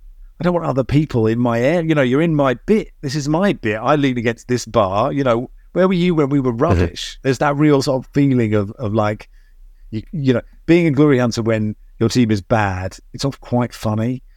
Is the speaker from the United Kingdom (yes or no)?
yes; Cambridge, East of England, United Kingdom; So I grew up in the middle of Cambridge.